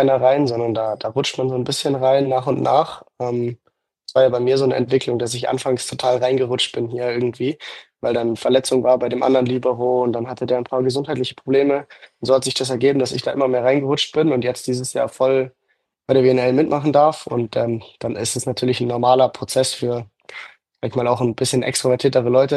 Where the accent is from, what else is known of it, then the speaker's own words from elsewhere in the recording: Munich, Bavaria, Germany; in München, in meiner Heimatstadt